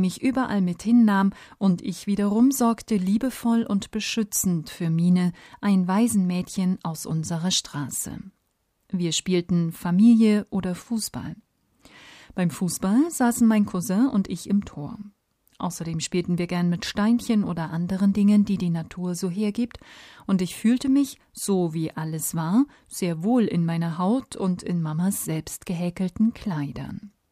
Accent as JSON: {"language": "German", "town": "Izmir", "region": "İzmir", "country": "Turkey", "tie": "born or raised there", "said": "Ich bin in der Türkei geboren und lebte dort mit Mama, Papa, meiner kleinen Schwester Selime und meinem großen Bruder Ufuk in Izmir, in einem kleinen Häuschen mit 2 Zimmern, einer Küche und einem Klo."}